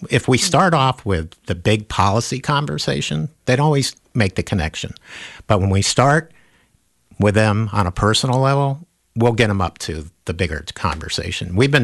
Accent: Florida, United States; And growing up in Florida, I was subjected to racism.

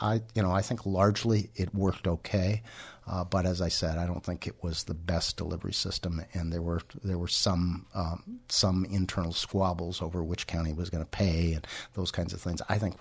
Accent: Council Bluffs, Iowa, United States; I come from a border community. I come from Council Bluffs, Iowa.

